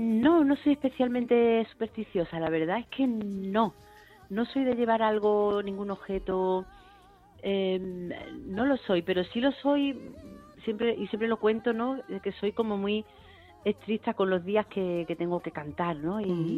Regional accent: Andalusia, Spain; como crecí en el sur y crecí en Andalucía, pues es verdad que esos paisajes son muy cercanos a los paisajes en los que yo he crecido

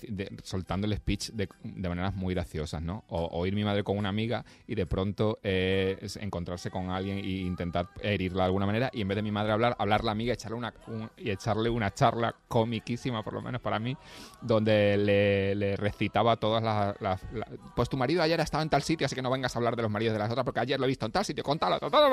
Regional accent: Extremadura, Spain; las cosas maravillosas que viví en mi infancia en Extremadura.

